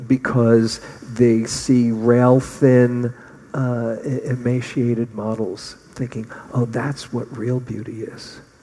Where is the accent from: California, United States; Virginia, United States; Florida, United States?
California, United States; Berkeley; I live in the Bay Area. You know, I'm from Berkeley. You know, we're from Berkeley, you know, the height of critical thinking.